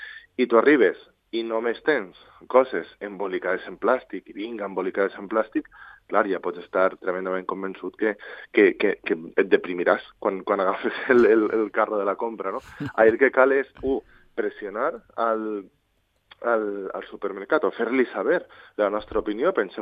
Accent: Valencia, Valencian Community, Spain; Jo sóc de València, a València jo bec aigua de l'Aixeta.

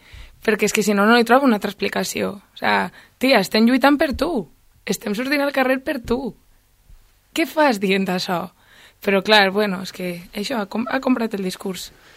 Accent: Valencian Community, Spain; now in Barcelona, Spain; Soc valenciana

